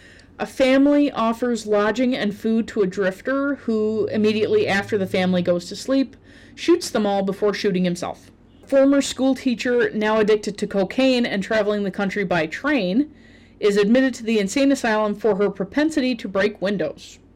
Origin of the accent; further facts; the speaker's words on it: Canada; And I'm from Canada, so like I don't know a lot about Wisconsin.